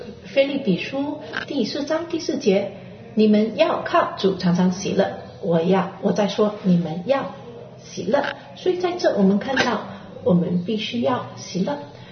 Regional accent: Netherlands; 我在荷兰出生，在那里当地，当我小的时候，当地的人他们都认为在去教会都要穿着素黑色严肃的衣服

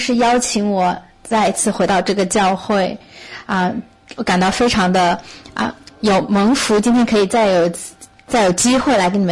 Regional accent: Ireland; Chinese is a second language; 希望你们可以啊听得懂我的口音，因为我是爱尔兰人。

